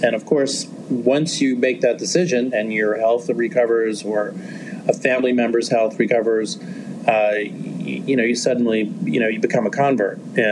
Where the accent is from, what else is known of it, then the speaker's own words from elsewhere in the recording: New York, United States; So I grew up in New York. My office right now is about a block away from where I was born.